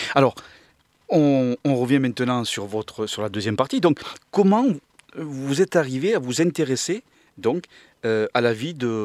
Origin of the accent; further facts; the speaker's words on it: Montpellier, Occitanie, France; Je suis montpelliérain